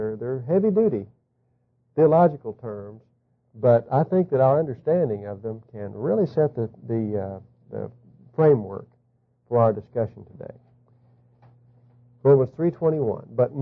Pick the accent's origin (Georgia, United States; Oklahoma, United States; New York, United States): Oklahoma, United States; Duncan; I'm from Duncan, Oklahoma, and I'm just a layman.